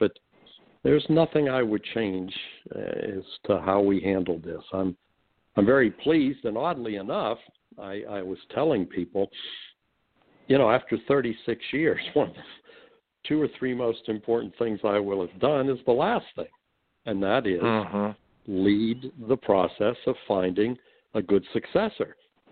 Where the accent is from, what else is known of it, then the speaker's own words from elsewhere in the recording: Butler, Pennsylvania, United States; I grew up in Butler, mm-hmm. Pennsylvania, 1,000 people in my high school graduating class, not a single minority.